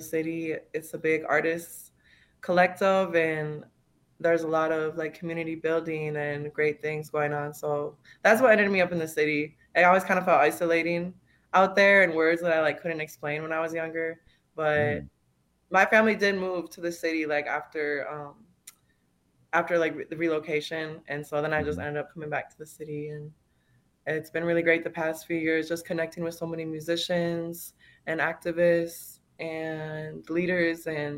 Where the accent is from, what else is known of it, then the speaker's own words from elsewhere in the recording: St. Michael, Minnesota, United States; So I'm from St. Michael, Minnesota, and then I grew up there. That's where most of my mom's side is from, and I moved to Minneapolis when after high school